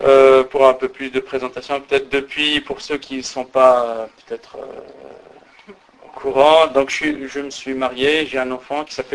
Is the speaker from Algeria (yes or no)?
yes; Kabylie, Algeria; Il y a un dicton chez nous, je suis originaire de Kabylie